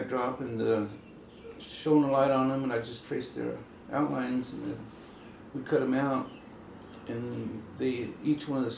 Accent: Sedan, Oklahoma, United States; also born or lived in Lawton; I spent most of my time out in the Wichita Mountains areas, around Saddle Mountain, a little community called Sedan, for most of my younger years. And then when I was about 5 years old, it's when we moved to Lawton.

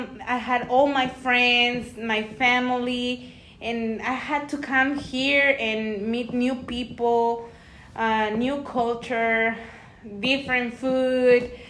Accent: Fresnillo, Zacatecas, Mexico; I'm from a city that is called Fresnillo, mm-hmm. in Zacatecas, Mexico.

